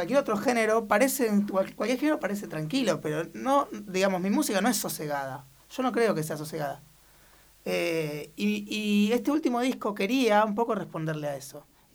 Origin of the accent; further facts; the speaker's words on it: Buenos Aires, Argentina; Yo me crié en Buenos Aires y siempre viví, de hecho, creo que desde el año 92 vivo sobre la calle Corrientes, en diferentes lugares, pero sobre la calle Corrientes.